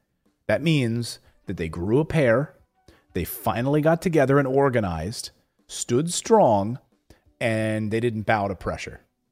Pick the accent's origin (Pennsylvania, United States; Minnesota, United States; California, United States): Pennsylvania, United States; Philadelphia; I'm from the East Coast. I'm from Philly.